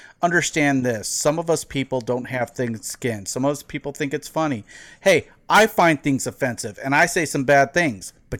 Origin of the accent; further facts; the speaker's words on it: El Cajon, California, United States; also born or lived in Visalia, California; I grew up in San Diego. I grew up in El Cajon, and the majority of my teenage years was in, you know, the rural communities in between the southern San Joaquin Valley, in between Bakersfield and Fresno in the Visalia area.